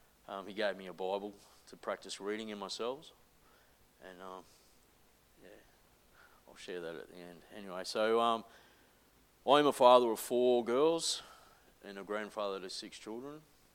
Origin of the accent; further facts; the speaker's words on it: Brisbane, Queensland, Australia; born there; I was born in Brisbane, and I'd come from a home that was ripe of domestic violence